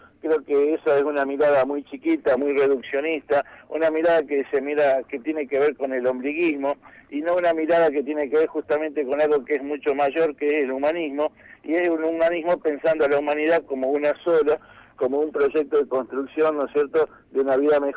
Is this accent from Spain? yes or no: no; Argentina; Claro, yo soy judío, ¿no es cierto?, pero vivo en Argentina, y soy argentino